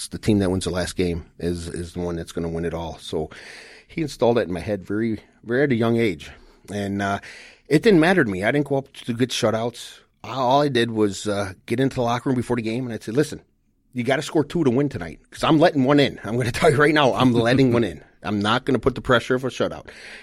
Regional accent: Crestwood, Illinois, United States; also born or lived in Oak Lawn; It was a suburb of Chicago, Illinois. I was born in Oak Lawn. And then my dad was part owner of a ice rink and a sporting goods store in Crestwood, Illinois. So I grew up around ice.

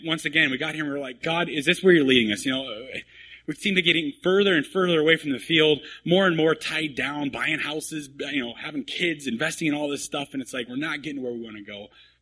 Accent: Kansas, United States; I grew up in Kansas. I can handle snow.

